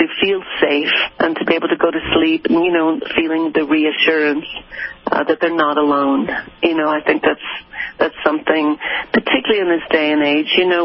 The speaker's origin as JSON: {"language": "English", "country": "Ireland", "tie": "born or raised there", "moved": "as an adult", "said": "I grew up in Ireland and I was going to university in England."}